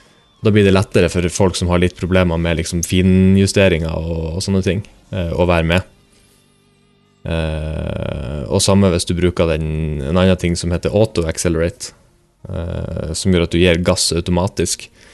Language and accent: Norwegian; Bodø, Nordland, Norway; Nå har jeg vært hjemme i Bodø nå.